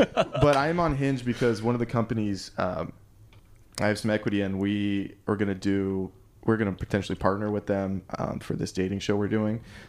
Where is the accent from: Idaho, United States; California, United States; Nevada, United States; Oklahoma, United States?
Nevada, United States; Las Vegas; also born or lived in South Georgia, United States; I never wanted to develop a Southern accent because my cool thing is like, oh, I'm from Vegas.